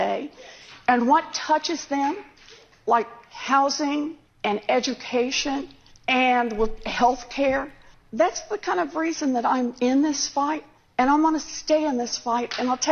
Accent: Oklahoma, United States; Well, you know, I grew up in Oklahoma. I learned about my family from my family.

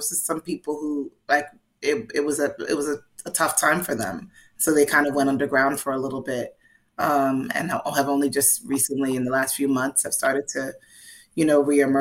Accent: New York City, New York, United States; look, I'm a New Yorker, so I'm just like, pessimism is in my, you know, blood

